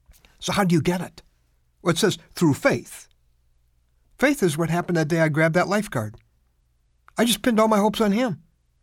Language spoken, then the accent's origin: English; Lake Michigan area, United States; I grew up around Lake Michigan, and when I was little, I used to go in it.